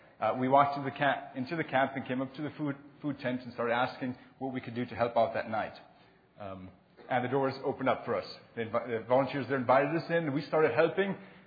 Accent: Winnipeg, Manitoba, Canada; I'm from Winnipeg, Manitoba, Canada.

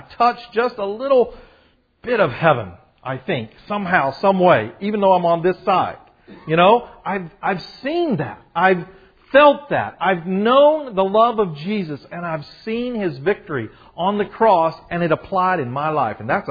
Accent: Florida, United States; I'm from Florida.

